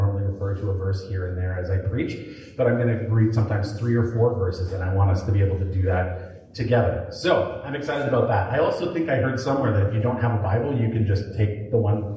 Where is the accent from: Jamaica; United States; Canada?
Canada; when I'm in Scotland, which I am, I often come across people who find out I'm Canadian